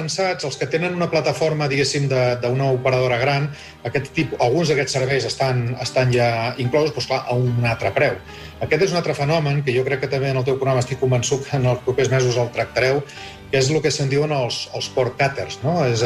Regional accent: Vic, Catalonia, Spain; cada vegada que una gran operadora a Vic, que és d'on soc jo, guanya un client

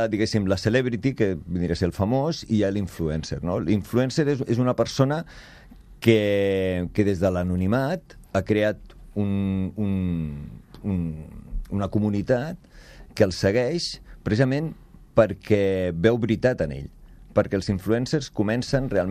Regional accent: Barcelona, Catalonia, Spain; o sigui, jo sóc de Barcelona. Vull dir, tenim Collserola.

